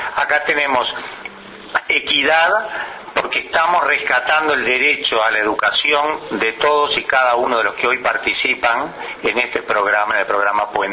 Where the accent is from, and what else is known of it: Uruguay